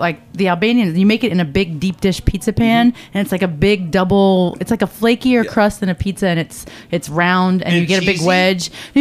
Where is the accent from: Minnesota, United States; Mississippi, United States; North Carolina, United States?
North Carolina, United States; they have heat lamps in my hometown in North Carolina, so... The Bronx should have them. They can just beat up us North Carolinians and steal ours.